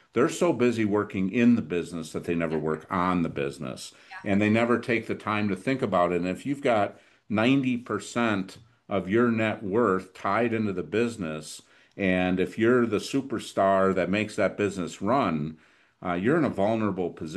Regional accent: Midwest, United States; Well, for years, I didn't feel like I'm from the Midwest. I'm cheap.

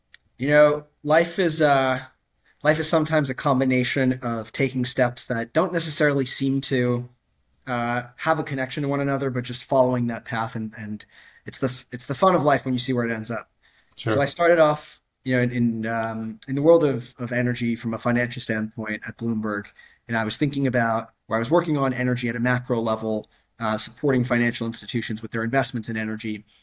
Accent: Florida, United States; As an anecdote, you know, I grew up in Florida, where it wasn't uncommon for as a child for us to have days off from hurricanes.

